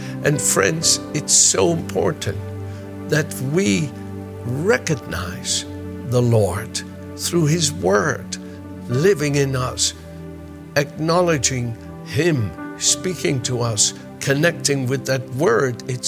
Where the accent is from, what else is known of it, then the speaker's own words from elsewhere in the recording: Netherlands; moved away as an adult; I was raised in the Netherlands for the first 26 years of my life.